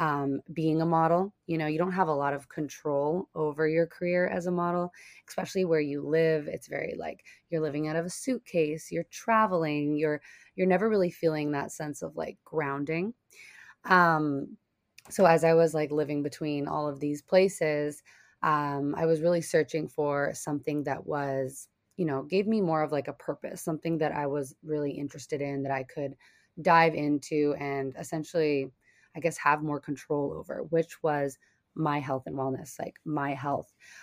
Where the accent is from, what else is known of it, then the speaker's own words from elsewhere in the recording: London, Ontario, Canada; moved away as an adult; now in United States; I'm originally from London, Ontario in Canada. I've been living in the US now for, I think, 9 years.